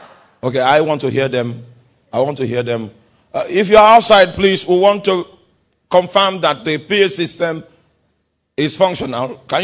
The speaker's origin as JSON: {"language": "English", "region": "Middle Belt", "country": "Nigeria", "said": "So we are from the Middle Belt."}